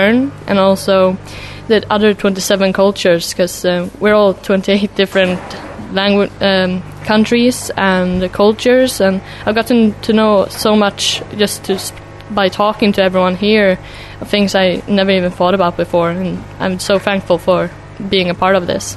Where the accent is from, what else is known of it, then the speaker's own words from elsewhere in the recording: Sweden; I'm 20 years old and I'm from Sweden and I represent Biografcentralen from Stockholm.